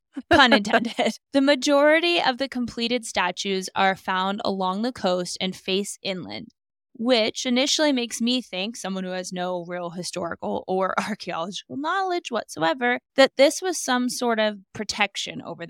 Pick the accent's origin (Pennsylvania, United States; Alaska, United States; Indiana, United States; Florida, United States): Alaska, United States; I have gone fishing many a time growing up in Alaska.